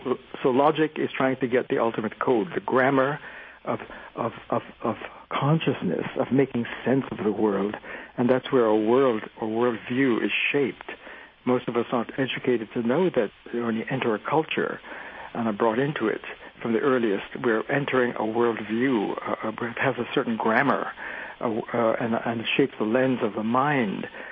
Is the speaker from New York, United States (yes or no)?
yes; New York City, New York, United States; also born or lived in Trinidad / Jamaica; my family originated in India. I was born in Trinidad in the West Indies and grew up 5 years there, in the Jamaica, then New York City. So I grew up in New York City. And although we had a Hindu background, it was a cultural background. I was raised in a Christian setting.